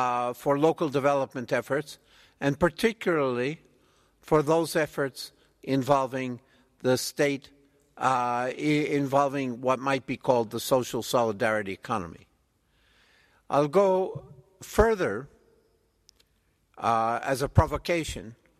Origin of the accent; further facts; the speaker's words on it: Mexico; English is a second language; from Mexico.